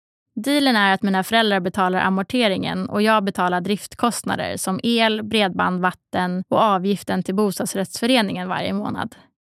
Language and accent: Swedish; Stockholm, Stockholm County, Sweden; Jag är uppvuxen i Stockholm